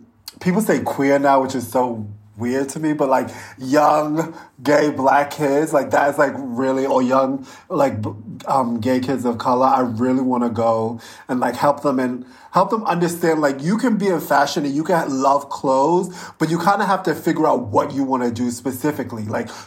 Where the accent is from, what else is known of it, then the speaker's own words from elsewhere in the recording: Brooklyn, New York, United States; I mean, I can't wait to come home now. I'm born and raised in Brooklyn, and there's no place like home.